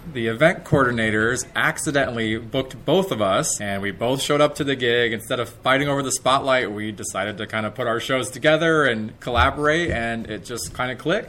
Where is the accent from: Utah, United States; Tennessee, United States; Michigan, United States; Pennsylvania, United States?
Michigan, United States; We both started when we were about 6 or 7 years old. We're both from Michigan.